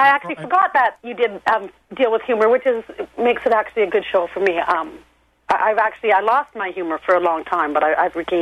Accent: Canada; I'm actually from Canada. I'm in Canada

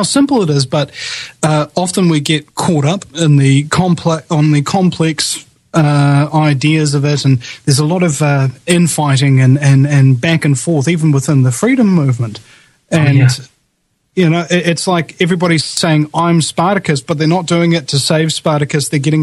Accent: New Zealand; speaking as a New Zealander.

